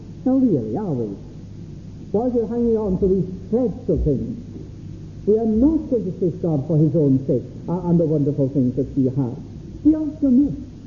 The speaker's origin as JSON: {"language": "English", "region": "Wales", "country": "United Kingdom", "said": "And they notice us as little Welsh people going in, which is even more picturesque, doesn't it? So now, here I go in my little accent"}